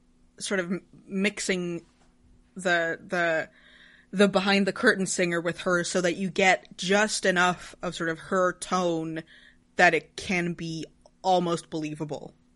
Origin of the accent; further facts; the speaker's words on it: Sweden; English is a second language; I'm from Sweden. We're a tiny nation of 10 million people.